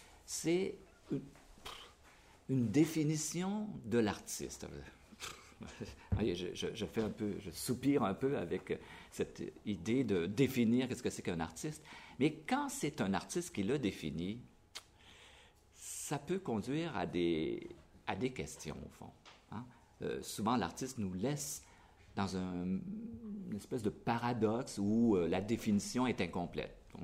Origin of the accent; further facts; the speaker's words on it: Canada; mais chez nous, au Canada, c'est catastrophique